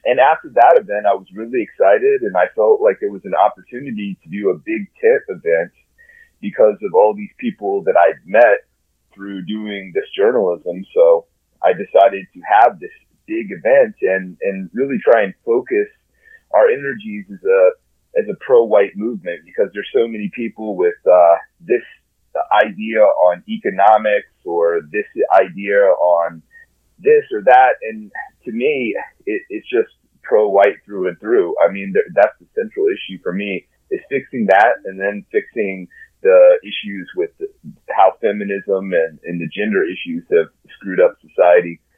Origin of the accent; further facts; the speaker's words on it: Charlottesville, Virginia, United States; Yeah, I'm from Charlottesville. I've done a lot of blue-collar work. I'm college-educated, but I've been in the trades.